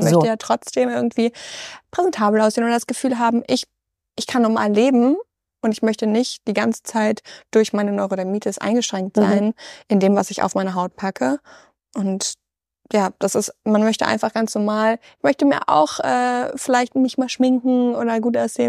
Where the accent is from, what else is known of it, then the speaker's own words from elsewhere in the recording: Bielefeld, North Rhine-Westphalia, Germany; Die Güterzüge in meinem alten Haus, wo ich groß geworden bin.